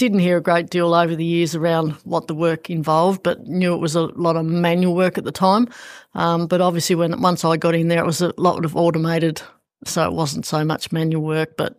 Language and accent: English; George Town, Tasmania, Australia; Yeah, so I grew up in Georgetown. Mum and Dad moved there when I was just a little wee tacker of five.